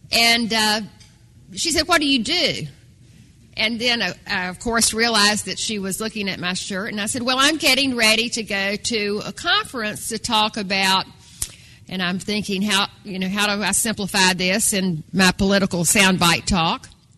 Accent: North Carolina, United States; I grew up in North Carolina, but I'm a farm girl from North Carolina.

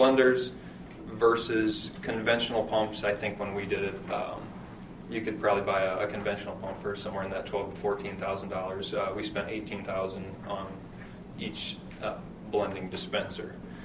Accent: Baltic, South Dakota, United States; As he said, I come from Baltic, South Dakota. Small family-owned business, pretty static.

